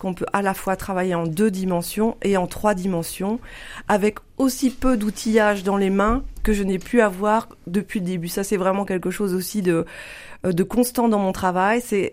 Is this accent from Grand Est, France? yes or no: yes; Grand Est, France; born there; Je suis née dans la Lorraine, dans l'est de la France. Mmh. Et donc, j'ai grandi dans un monde ouvrier